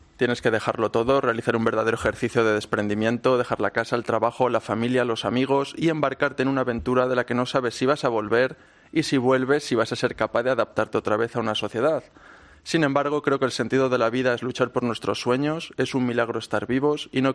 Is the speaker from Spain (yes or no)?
yes; Spain; Yo soy español